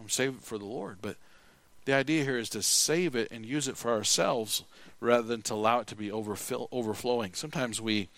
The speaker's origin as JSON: {"language": "English", "country": "United States", "said": "But the main reason is not because I'm an American who loves the Bill of Rights."}